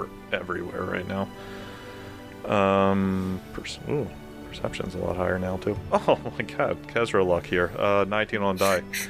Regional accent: Maryland, United States; So since we're all from the Eastern Shore, but you know, if you ever had to go to St. Michael's

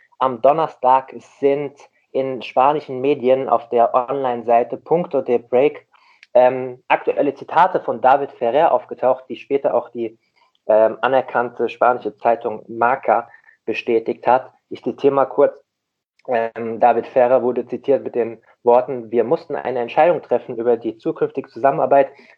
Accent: Hesse, Germany; Und ich bin auch kein Hamburger. Ich habe es mir nur so angewöhnt. Ich komme ja auch aus dem schönen Rhein-Main-Gebiet, aus dem Rheingau. Eigentlich müsste ich Gude sagen

